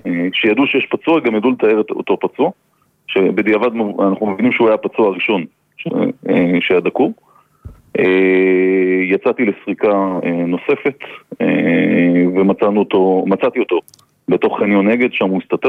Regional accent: Holon, Tel Aviv District, Israel; אני חולוני מהשכונה הזאת, בגלל זה אני יודע

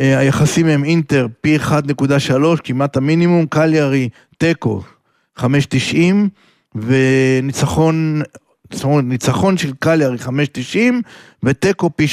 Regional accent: Haifa, Haifa District, Israel; טוב, אני כחיפאי הולך על

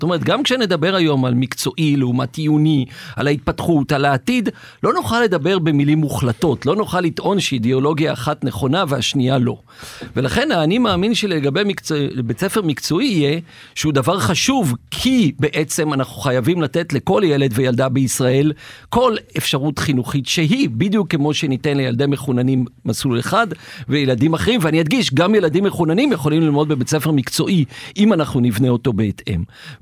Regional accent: Ashdod, Southern District, Israel; אני אישית גדלתי באשדוד

